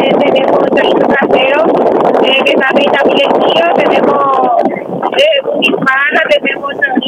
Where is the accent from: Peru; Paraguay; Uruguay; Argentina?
Paraguay; Caaguazú; De la casa, de Caguazú.